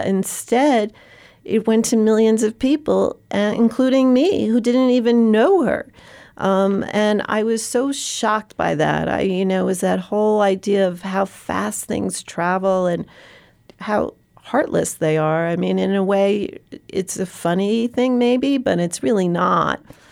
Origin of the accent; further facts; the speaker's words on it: New York City, New York, United States; I lived through 9/11, and for all the horror of 9/11, as a New Yorker, and I guess even as an American, I was so incredibly moved by the way we came together in New York after the attacks.